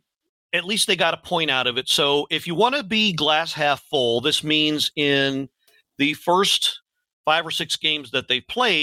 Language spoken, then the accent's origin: English; Baltimore, Maryland, United States; I went to a handful of Skipjacks games myself growing up in the Baltimore area.